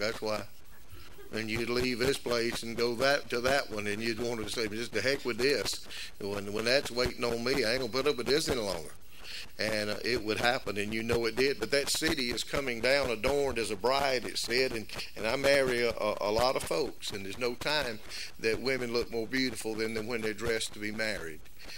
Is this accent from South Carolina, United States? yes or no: yes; Greenville, South Carolina, United States; I was brought up in Greenville, South Carolina, and have fond memories of my childhood there.